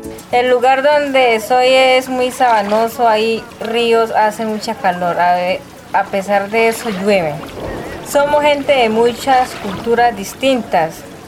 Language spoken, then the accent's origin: Spanish; San José del Guaviare, Guaviare, Colombia; nací en San José del Guaviare el 5 de marzo del 2001.